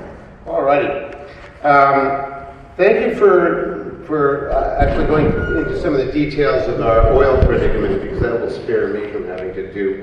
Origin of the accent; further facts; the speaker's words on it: New York City, New York, United States; I came of age in New York City. I grew up in New York City, and I came of age during the Mad Men era.